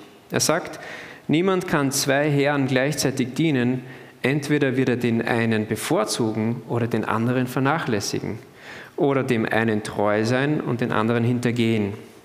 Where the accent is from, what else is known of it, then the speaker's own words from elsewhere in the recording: Austria; wir haben da eine kleine Disposition als Österreicher.